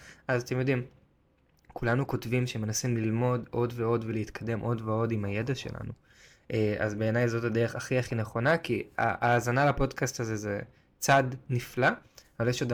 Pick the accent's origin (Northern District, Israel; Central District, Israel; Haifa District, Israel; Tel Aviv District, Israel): Tel Aviv District, Israel; Tel Aviv; שגדלתי בתל אביב. ואני רואה את תל אביב כעיר מלאת אפשרויות.